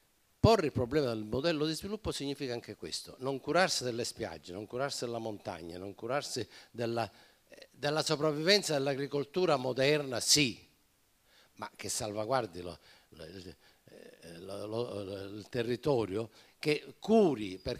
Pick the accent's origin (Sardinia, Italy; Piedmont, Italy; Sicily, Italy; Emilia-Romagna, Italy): Sicily, Italy; Casteldaccia; A Casteldaccia, che è il mio paese